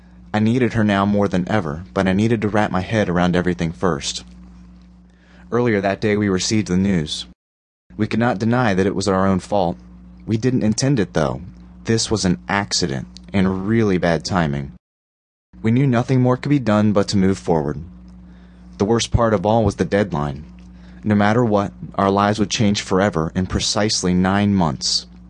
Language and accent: English; Ohio, United States; I'm originally from Ohio.